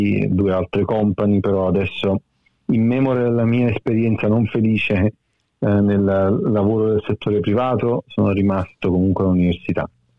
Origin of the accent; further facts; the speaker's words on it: Naples, Campania, Italy; moved away; sono partito e niente, sono arrivato qui per cercare lavoro. Non era possibile trovare lavoro in quello che volevo fare io a Napoli.